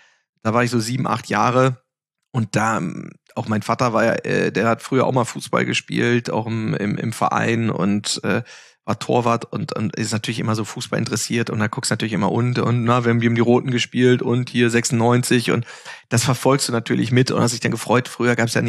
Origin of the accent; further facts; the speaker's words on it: Altwarmbüchen, Lower Saxony, Germany; also born or lived in Hannover; Naja, ich bin in Hannover geboren und habe da in Altwanbüchen, das ist halt praktisch direkt vor Ort angrenzend